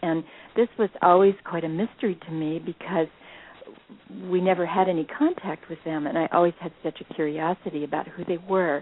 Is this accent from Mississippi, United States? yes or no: no; Philadelphia, Pennsylvania, United States; born there; And as a child, I was born in Philadelphia